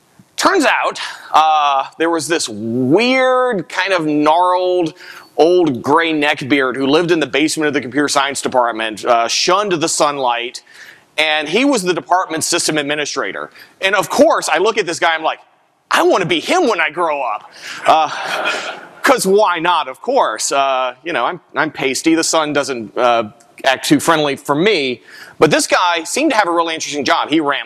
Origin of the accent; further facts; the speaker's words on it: Cambridge, Virginia, United States; born there; So I was born in Cambridge, Virginia. No, you haven't heard of it. There were not many people there, no four-lane roads, no McDonald's, not a single luxury.